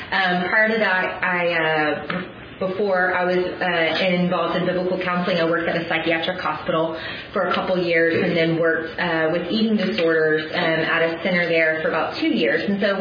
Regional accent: Texas, United States; also born or lived in Tennessee / Zambia; I'm from Texas, born and raised there, other than 2 years when we lived in Tennessee, and then several months when I lived overseas in Zambia.

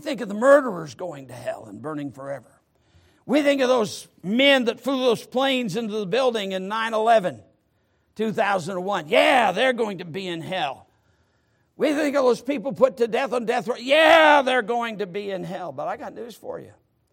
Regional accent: Sturgis, Michigan, United States; the farm that was just about 7 miles outside of Sturgis, Michigan, my hometown, and my grandpa was a farmer

